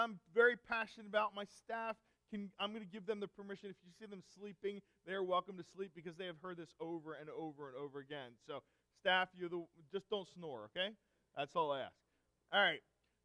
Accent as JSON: {"language": "English", "town": "Rossville", "region": "Pennsylvania", "country": "United States", "tie": "born or raised there", "said": "I grew up in Lancaster County."}